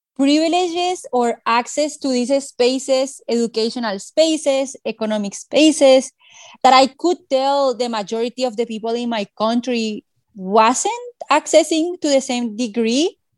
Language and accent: English; Bogota, Bogotá Capital District, Colombia; I am originally from Bogota, Colombia, the capital, a city that many people sometimes surprise when I tell them that it's over 9 million people. I am a cisgender heterosexual female.